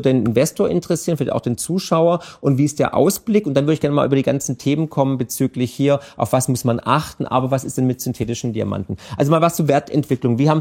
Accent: Baden-Württemberg, Germany; weil da bin ich halt Schwabe, ne?

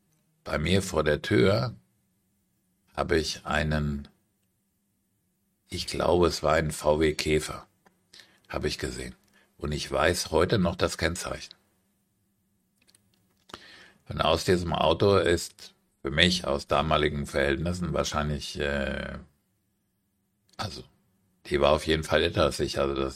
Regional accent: Frankfurt am Main, Hesse, Germany; Ich bin in Frankfurt am Main aufgewachsen

